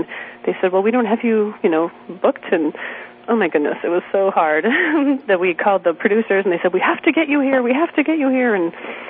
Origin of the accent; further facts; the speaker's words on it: New Hampshire, United States; And here we are from New Hampshire, just having so much fun diving in the pool.